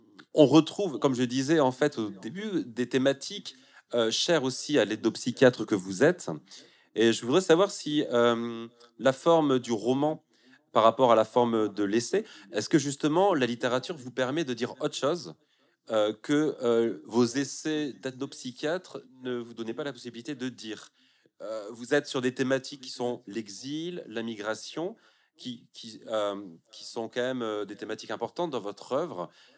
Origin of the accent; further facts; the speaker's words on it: Bayonne, Nouvelle-Aquitaine, France; accent: Basque; Ah, alors je suis de Bayonne.